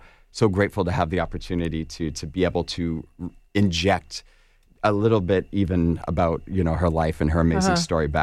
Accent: Canada; I relate to her story very much as well as a Canadian

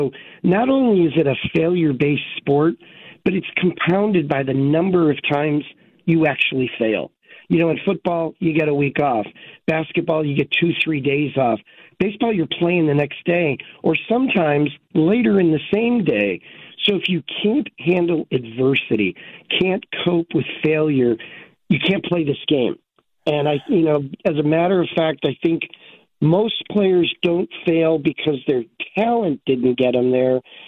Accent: Chicago, Illinois, United States; I grew up in Chicago. Dad was a Sox fan, Cubs fan for my mom.

